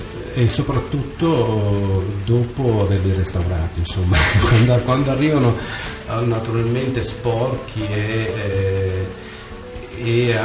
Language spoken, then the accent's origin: Italian; Sicily, Italy; Ma io ovviamente da buon siciliano so fare bene la pasta con le sarde